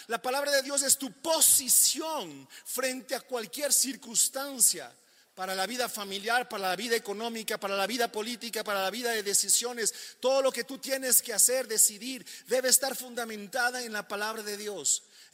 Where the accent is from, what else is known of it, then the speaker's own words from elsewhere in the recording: Ecuador; como ecuatorianos en este lugar, como ciudadanos residentes con la capacidad de elegir una autoridad